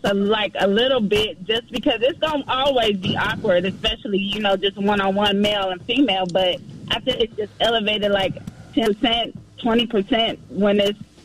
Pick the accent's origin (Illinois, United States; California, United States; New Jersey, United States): Illinois, United States; Chicago; now in Arlington, United States; Arlington. I'm living in Arlington right now. I'm from Chicago. I'm living in Arlington right now.